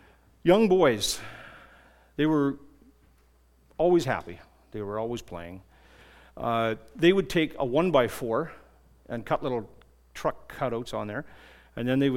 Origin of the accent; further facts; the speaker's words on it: Canada; One was Big Canada, because I was from Canada, and I'm bigger than everyone else there